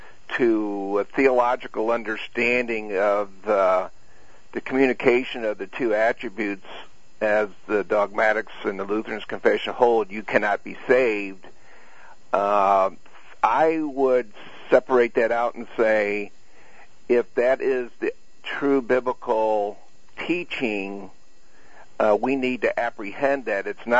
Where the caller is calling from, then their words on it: Missouri, United States; I am in St. Charles County.